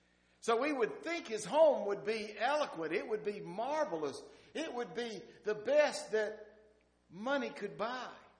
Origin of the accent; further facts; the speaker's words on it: the South, United States; born there; Yes, I was born in the South